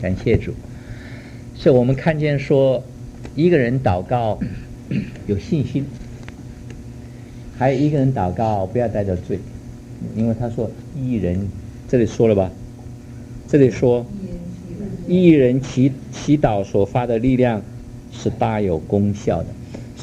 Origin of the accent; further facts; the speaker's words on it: China; 我在家乡大陆的时候，我遇到过那个干旱的天气。我们喝水，我是农家出生